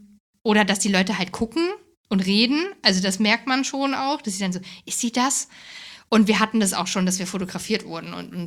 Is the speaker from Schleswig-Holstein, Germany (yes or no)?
no; Hesse, Germany; Ich komme aus Hessen, also ich bin in Hessen im Dorf groß geworden. Da ist Wölfersheim nicht weit